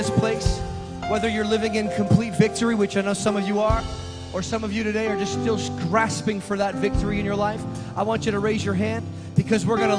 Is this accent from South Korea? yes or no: no; Canada; now in United States; I would say I'm Canadian, so don't pay attention to me, but I've almost been in the United States as long as I've been in Canada